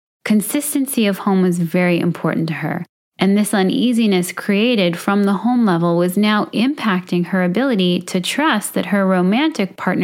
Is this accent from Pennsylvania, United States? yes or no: no; Brooklyn, New York, United States; Growing up in Brooklyn, New York, I was fortunate to be invited into the homes of my friends, many of whom were first-generation Americans.